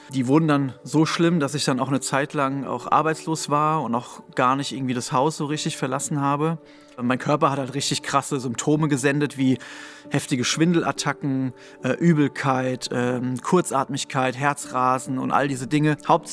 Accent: Wiesbaden, Hesse, Germany; ich bin 37 Jahre alt. Ich komme aus Wiesbaden-Nordenstadt. Ich komme ursprünglich auch aus einem christlichen Elternhaus, bin auch mit dem Glauben aufgewachsen

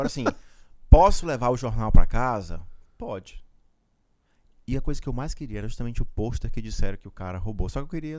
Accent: Ceará, Brazil; Eu sempre disse o seguinte, nós somos cearenses, brasileiros, somos sobreviventes.

